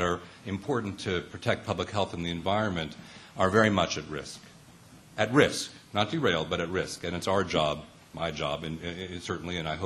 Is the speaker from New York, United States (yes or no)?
no; Los Angeles, California, United States; So I grew up in in Los Angeles in the 1960s and 70s. There was a lot of smog in L.A. then.